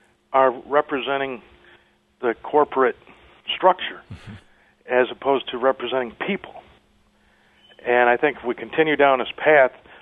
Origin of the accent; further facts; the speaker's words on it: Aurora, Illinois, United States; I was born in Aurora. I went to grade school and high school in Aurora. I graduated from East Aurora High School in 1966.